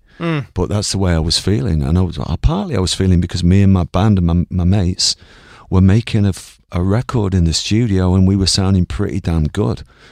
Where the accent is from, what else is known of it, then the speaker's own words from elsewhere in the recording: Ireland; Completely accidental. I think it's because I'm Irish. Yeah, I'm the only Irish High Life musician.